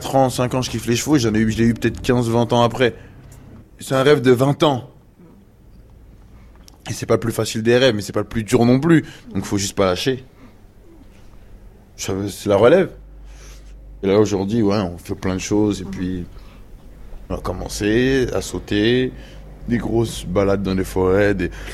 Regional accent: Montreuil, Île-de-France, France; je viens de Montreuil, j'ai grandi là-bas, j'ai vécu quasiment plus de 20 ans.

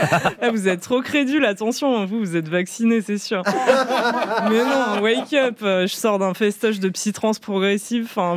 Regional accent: Auvergne-Rhône-Alpes, France; Je suis née en Ardèche, mais j'étais au lycée dans la Drôme.

